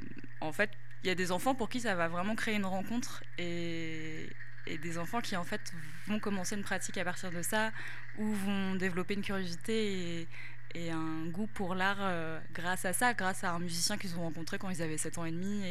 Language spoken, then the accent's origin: French; Laval, Pays de la Loire, France; j'étais au conservatoire dans la ville où j'ai grandi. Et j'ai grandi à Laval, en Mayenne.